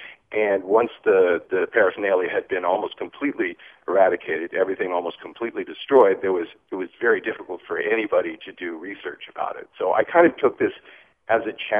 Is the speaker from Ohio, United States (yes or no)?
no; San Diego, California, United States; because I'm from San Diego and it's a Navy town.